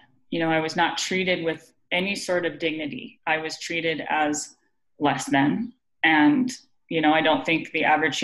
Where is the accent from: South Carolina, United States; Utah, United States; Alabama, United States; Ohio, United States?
Utah, United States; Cottonwood Heights; I was raised in Cottonwood Heights, Utah.